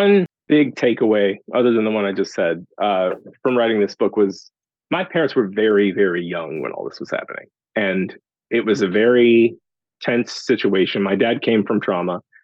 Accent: Kansas City, Missouri, United States; So I'm from Kansas City, Missouri, and I went to school in the middle of nowhere in Kansas, K-State.

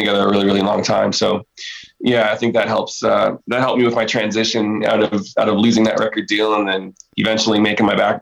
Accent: Canada; growing up in Canada

